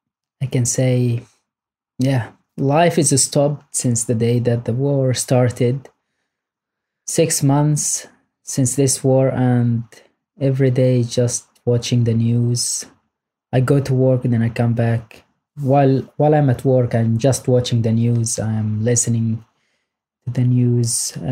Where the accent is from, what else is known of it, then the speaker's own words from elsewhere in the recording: Gaza, Gaza Strip, Palestine; English is a second language; moved away as an adult; now in Sweden; I am 28 years old at the moment. I'm Palestinian from Gaza. Currently, I live in Sweden since 8 years ago.